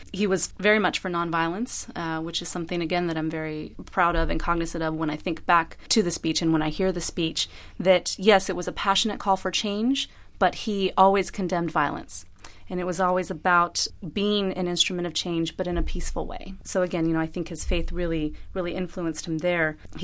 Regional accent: United States; I feel like I'm a beneficiary of that, and it just makes me really proud as an American.

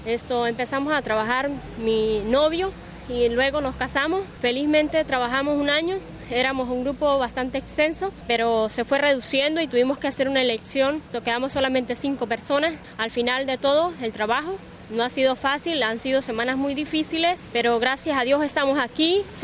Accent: Portuguesa, Venezuela; now in Brazil; vengo de Venezuela, estado portuguesa, feliz de estar aquí en Brasil

